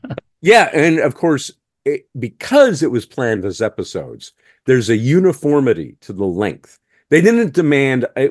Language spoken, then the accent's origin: English; Canada; Just because Greg's Canadian, I'm Canadian.